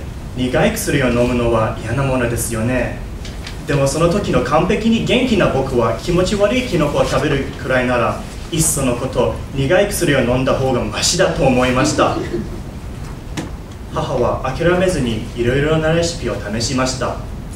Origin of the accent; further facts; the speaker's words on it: China; Japanese is a second language; いやだ、僕は中国人だから食べるとは答えませんでした